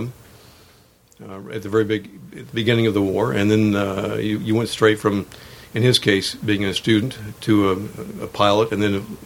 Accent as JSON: {"language": "English", "region": "Georgia", "country": "United States", "tie": "born or raised there", "said": "In Georgia. I was raised on a dairy farm in Georgia."}